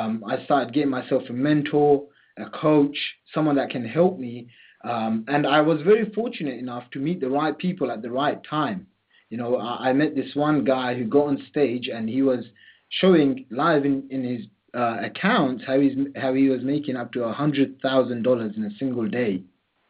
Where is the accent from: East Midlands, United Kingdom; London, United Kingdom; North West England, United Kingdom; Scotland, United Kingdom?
London, United Kingdom; I'm 21 years old. I'm from London.